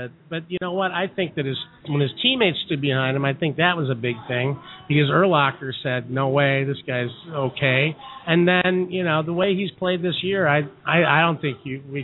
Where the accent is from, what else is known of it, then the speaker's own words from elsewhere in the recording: Champaign-Urbana, Illinois, United States; also born or lived in Chicago; I grew up in Champaign-Urbana in my real young years, and they piped down on Channel 2, the CBS affiliate, we got WGN.